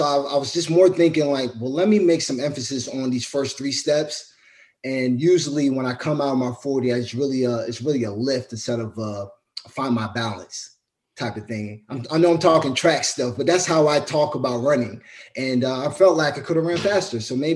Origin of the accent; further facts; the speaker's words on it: Maryland, United States; I mean, I'm a kid from Maryland, you know, from the East Coast